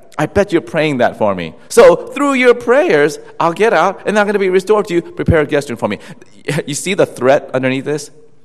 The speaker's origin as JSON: {"language": "English", "country": "South Korea", "said": "not just in my home country of Korea"}